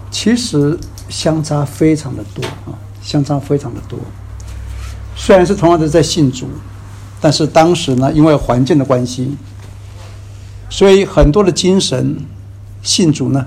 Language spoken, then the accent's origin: Chinese; Taiwan; 我记得我小时候在台湾，因为小时候台湾比较穷哈